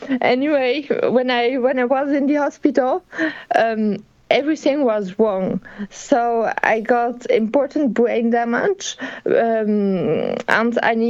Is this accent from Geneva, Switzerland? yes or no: yes; Geneva, Switzerland; I'm 32 years old and I live in Geneva. So I was born here in Geneva. I grew up here.